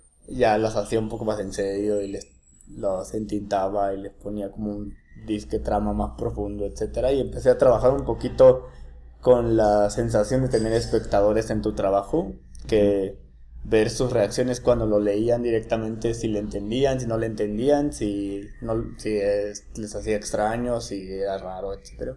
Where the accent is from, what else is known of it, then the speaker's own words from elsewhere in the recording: Monterrey, Nuevo León, Mexico; also born or lived in Mexico City; Pues roté un poquito entre Monterrey y la Ciudad de México.